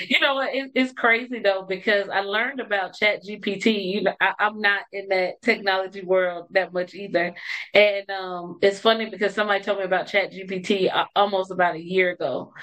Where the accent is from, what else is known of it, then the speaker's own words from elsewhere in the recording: Chicago, Illinois, United States; We're both from Chicago. I'm from the west side of the city.